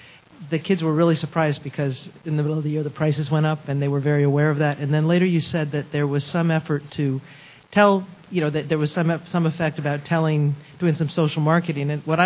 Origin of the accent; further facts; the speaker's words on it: New York, United States; from New York State.